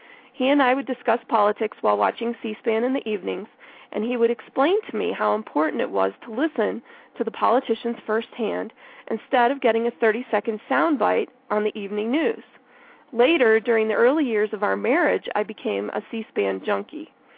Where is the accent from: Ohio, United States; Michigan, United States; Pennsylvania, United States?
Michigan, United States; Additionally, I grew up in Michigan, where some members of our Detroit congregation were very politically involved.